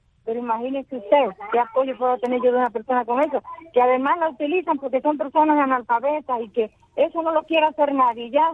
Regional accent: Cuba; Y somos los cubanos los que tenemos el derecho de ser libres un día

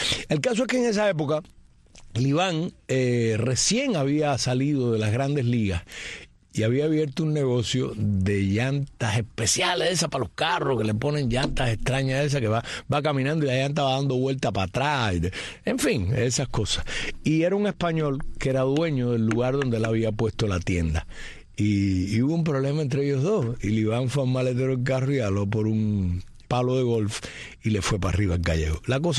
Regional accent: Cuba; como somos los cubanos, que tú sabes que somos muy aguachosos y formalíos.

